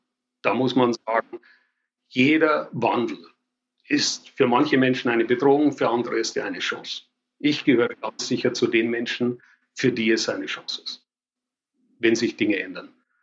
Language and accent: German; Bavaria, Germany; accent: Bavarian; man hört es an meinem bayerischen Akzent, ich komme vom Land